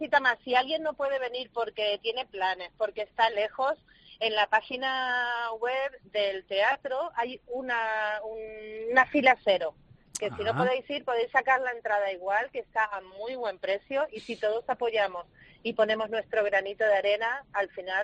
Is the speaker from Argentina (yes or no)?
yes; Argentina; porque yo soy argentina y como me pongo a hablar de aquí hasta mañana.